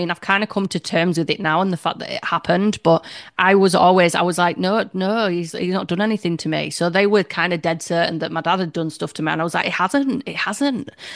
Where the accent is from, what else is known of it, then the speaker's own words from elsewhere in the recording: Leeds, Yorkshire and the Humber, United Kingdom; I grew up in Leeds